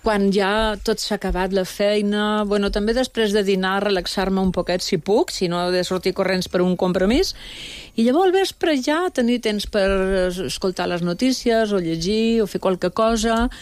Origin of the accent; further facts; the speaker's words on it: Barcelona, Catalonia, Spain; born there; now in Palma, Spain; Vaig néixer a Barcelona, però vaig venir a viure aquí i ja crec que ja som mallorquina, ja tinc dret de nacionalitat mallorquina.